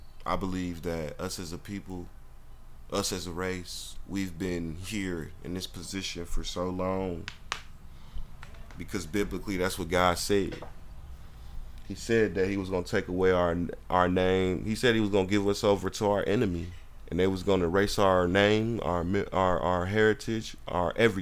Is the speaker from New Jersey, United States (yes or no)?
no; Milwaukee, Wisconsin, United States; I'm from Milwaukee. I know all about that.